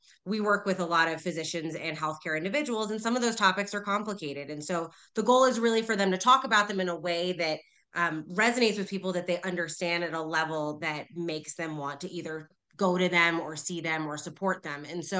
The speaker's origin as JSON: {"language": "English", "region": "East Coast", "country": "United States", "said": "I'm from the East Coast originally."}